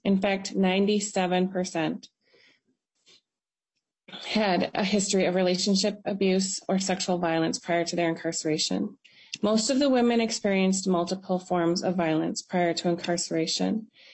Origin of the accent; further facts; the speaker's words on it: Minnesota, United States; I'm Eagle Clan, and I'm from the White Earth Band of Ojibwe.